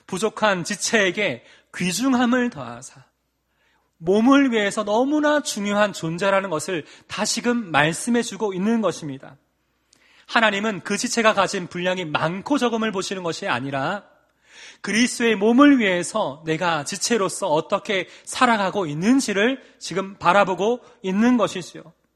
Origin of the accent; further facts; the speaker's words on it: Busan, South Korea; 저도 이제 부산 사람이니까 저는 되게 작게 얘기했나 생각했는데 목소리가 커지더라고요.